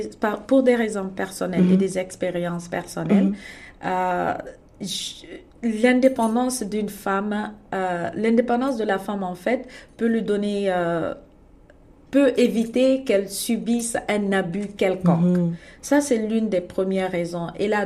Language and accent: French; Canada; also born or lived in Montreal, Canada / Toronto, Canada; moi je suis canadienne, je dirais canadienne d'origine guinéenne. Je suis au Canada, ça fait un peu plus de 10 ans, 10 ans et demi.